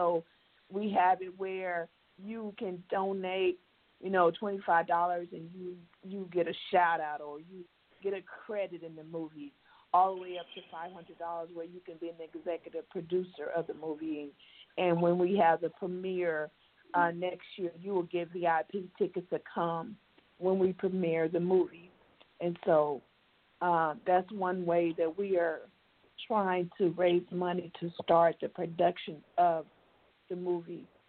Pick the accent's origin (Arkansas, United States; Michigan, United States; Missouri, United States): Arkansas, United States; Morrison; born there; I was born in Morrison, Arkansas, and I didn't really know anything about Black Wall Street.